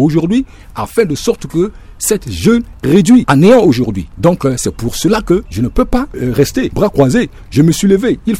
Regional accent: Bimbo, Ombella-M'Poko, Central African Republic; Par exemple, chez moi, à Bimbo 3, c'était une jeunesse battante, une jeunesse laborieuse.

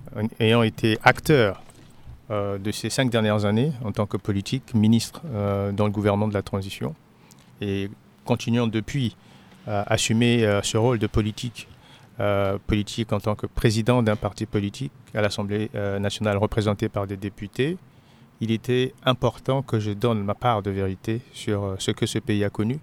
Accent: Central African Republic; Vous savez qu'il est difficile en tant que centrafricain d'assumer un certain nombre de choses.

